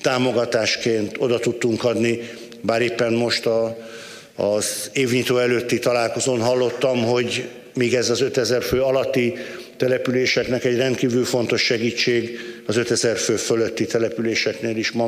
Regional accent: Veszprém, Veszprém County, Hungary; Mondom ezt én veszprémiként, ahol a mondolatot kinyomtatták annak idején.

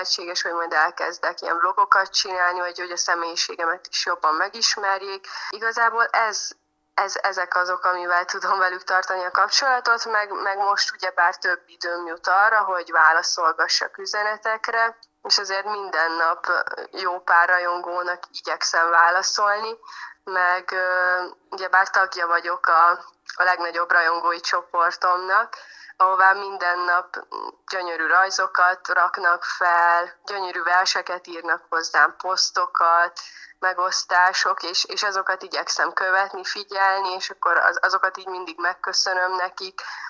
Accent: Szabolcs-Szatmár-Bereg, Hungary; now in Budapest, Hungary; én nagyon büszke vagyok arra, hogy én egy szabolcsi lány vagyok, és belül mindig is egy vidéki lány maradok. Habár itt élek Budapesten a zene miatt immár lassan 4 éve

